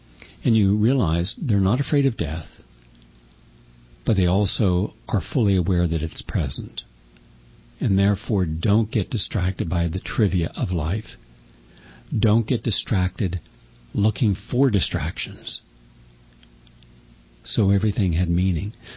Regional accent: West Virginia, United States; Because I had seen that growing up in West Virginia

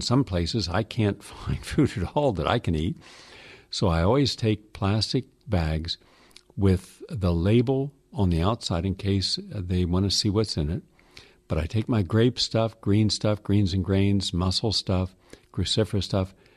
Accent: the South, United States; Collard greens, something I ate growing up in the South, not in the North. They don't have it up here or in the West, but down South they do.

